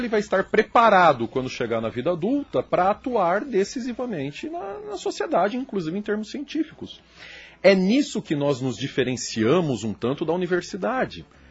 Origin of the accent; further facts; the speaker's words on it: São Paulo, Brazil; now in União da Vitória, Brazil; querer continuar pesquisando São Paulo, que é de onde eu vim.